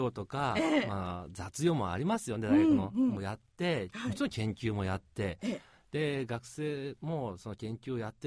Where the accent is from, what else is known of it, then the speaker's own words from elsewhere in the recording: Fukuoka, Japan; ただそれと私福岡出身で、地元の大学に行きたいのはありましたから